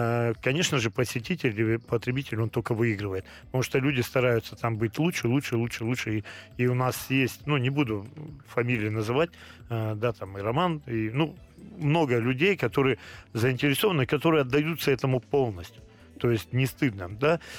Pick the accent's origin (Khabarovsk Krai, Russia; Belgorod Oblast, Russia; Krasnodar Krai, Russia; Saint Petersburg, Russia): Khabarovsk Krai, Russia; Komsomolsk-on-Amur; Это мой родной город. Я там родился, вырос, учился, первое высшее образование там получил. И там до сих пор, ну, я считаю, что я там живу до сих пор. Работаю это здесь, а живу там.